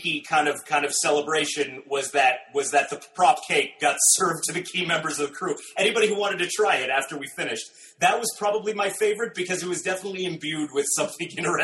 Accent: Canada; working in Canada and being Canadian

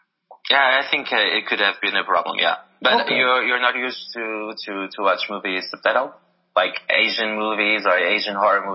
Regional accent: Portugal; English is a second language; It's weird, bro, because I grew up in Portugal. In Portugal, you watch movies with subtitles, every time.

